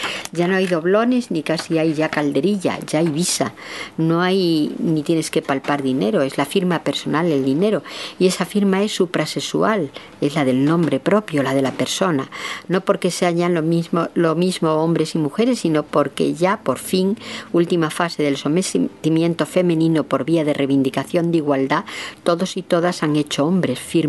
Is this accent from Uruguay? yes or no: no; Extremadura, Spain; born or raised there